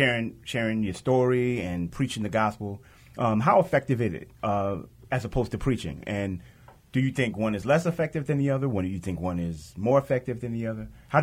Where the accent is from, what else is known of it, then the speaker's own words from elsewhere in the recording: Queens, New York, United States; So growing up in Queens, in those neighborhoods, hip hop was just